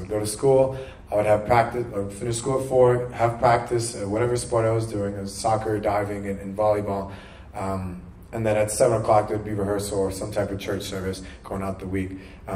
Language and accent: English; Illinois, United States; So I grew up in the northern suburbs of Chicago, and born and raised in a Christian family.